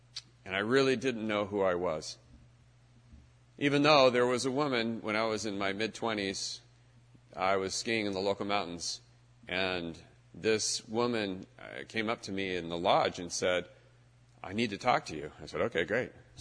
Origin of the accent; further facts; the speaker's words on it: Los Angeles, California, United States; I'm originally from Los Angeles